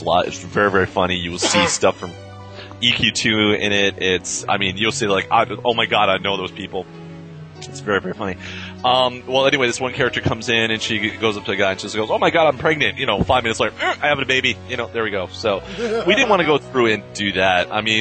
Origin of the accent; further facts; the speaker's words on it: Buffalo, New York, United States; I was really from Buffalo, and I was moving down to Texas.